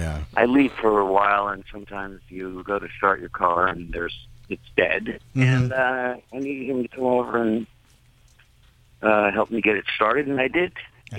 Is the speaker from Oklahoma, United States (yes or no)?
no; Manhattan, New York, United States; born there; also born or lived in New Jersey; And I was born in Manhattan. I've lived in Manhattan a bunch of times.